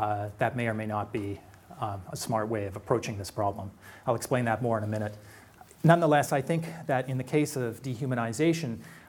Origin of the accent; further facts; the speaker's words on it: Canada; being a Canadian, this is why I'm glad we have gun control.